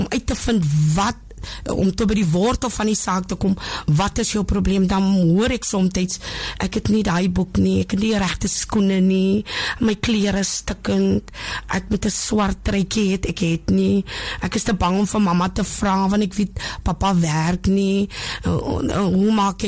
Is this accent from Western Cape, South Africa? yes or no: yes; Wellington, Western Cape, South Africa; ek is van Wellington en ek is 'n kapelaan